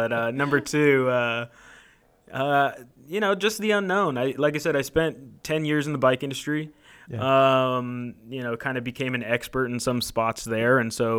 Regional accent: East Bay, California, United States; Coming and seeing the art scene in San Jose, you know, I'm originally from the East Bay, has been very welcoming.

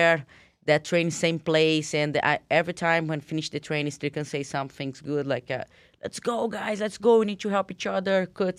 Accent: Brazil; English is a second language; Because I'm from Brazil, when I was in my state fighting, I was training a lot.

